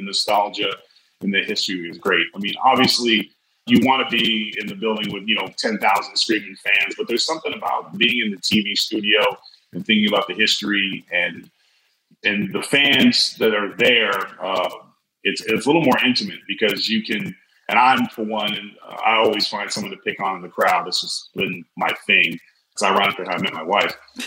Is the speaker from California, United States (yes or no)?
yes; California, United States; I hate parades growing up in California.